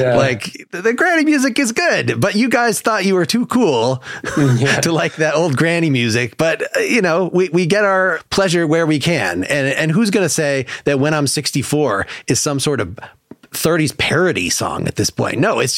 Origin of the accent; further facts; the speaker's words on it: Midwest, United States; I'm from the Midwest.